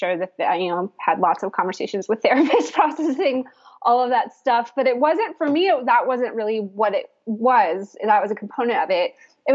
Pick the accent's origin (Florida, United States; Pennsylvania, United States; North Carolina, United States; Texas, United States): North Carolina, United States; we grew up in the Western North Carolina mountains, which are, you know, just absolute heaven.